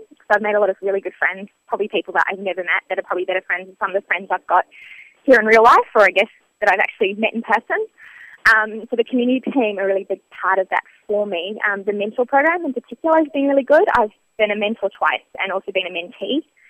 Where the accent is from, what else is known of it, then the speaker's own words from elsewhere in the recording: New Zealand; now in Australia; I guess I'm a Kiwi living in Australia. I've been here for 6 years.